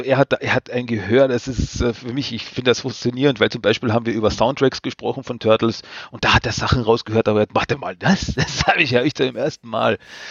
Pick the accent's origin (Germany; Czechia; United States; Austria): Austria; ich komme aus Österreich. Also schon wieder so einer.